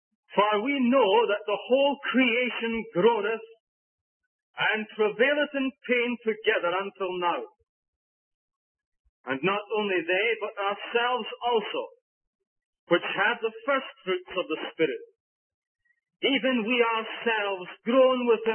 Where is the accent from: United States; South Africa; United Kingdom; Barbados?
United Kingdom; Scotland; not that I have created because I'm a Scotsman